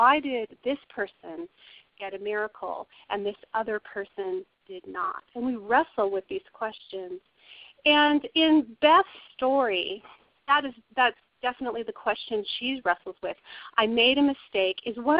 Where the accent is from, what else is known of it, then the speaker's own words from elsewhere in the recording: Colorado, United States; It's set here in my home state of Colorado, down in the San Luis Valley.